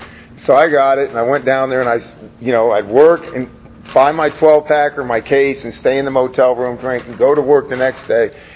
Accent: St. Petersburg, Florida, United States; I was born and raised in St. Pete, Florida.

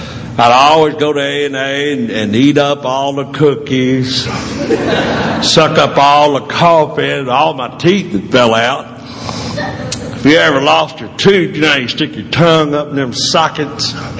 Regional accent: Louisville, Kentucky, United States; I came from Louisville, Kentucky.

